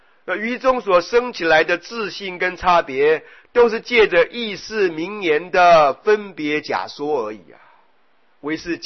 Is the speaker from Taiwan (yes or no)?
yes; Taiwan; 如是种类，我是台湾人，如是种姓， … 如是饮食，我喜欢吃面食，如是领纳，若苦若乐，我算是比较积极的，可是常常有忧郁的感受，我今年呢52岁